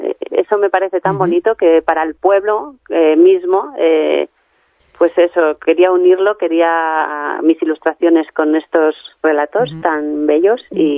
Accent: La Rioja, Spain; also born or lived in Barcelona; soy de La Rioja, pero he estado en Barcelona 14 años y cuando volví, que hace aproximadamente un año

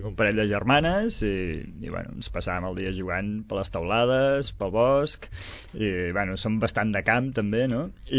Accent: Sabadell, Catalonia, Spain; vaig néixer aquí a Sabadell i bueno, la veritat és que he estat més o menys per aquí a Sabadell tota la vida, no? Sí que m'he mogut per molts països i no paro de viatjar, però tinc la meva base d'acció està aquí a Sabadell.

